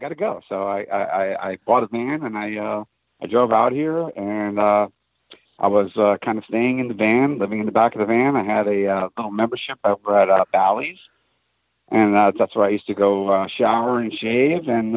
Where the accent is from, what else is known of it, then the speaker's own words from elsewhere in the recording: New York, United States; because I'm coming from New York, had a small little scene, and it was very diverse.